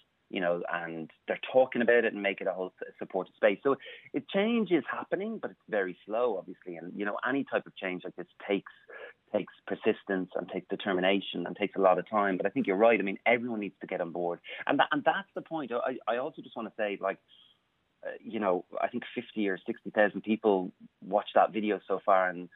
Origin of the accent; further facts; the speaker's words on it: Dublin, Leinster, Ireland; one of the most horrific experiences I had as a young gay guy growing up in Dublin